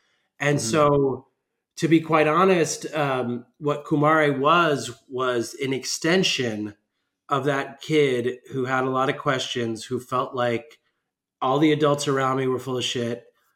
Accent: New Jersey, United States; also born or lived in New York; I was born in New York, and my father started a temple in our basement when we lived in New Jersey when I was probably like 5 years old.

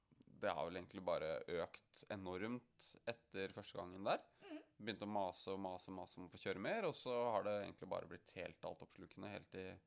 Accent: Kløfta, Akershus, Norway; jeg født og oppvokst på Kløfta, så jeg ganske mye jord I nærheten

